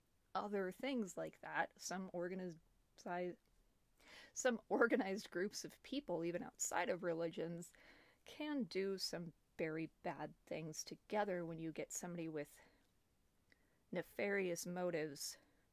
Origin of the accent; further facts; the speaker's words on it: United States; accent: American; I am an American, clearly, by my accent, if you couldn't tell.